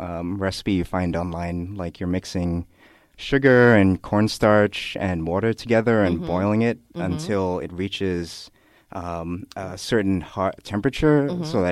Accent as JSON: {"language": "English", "country": "Trinidad & Tobago", "also_born_or_lived": "Middle East", "said": "I grew up in the Middle East. Mm-hmm. I'm from Trinidad. Both my parents are from Trinidad uh-huh. in the Caribbean."}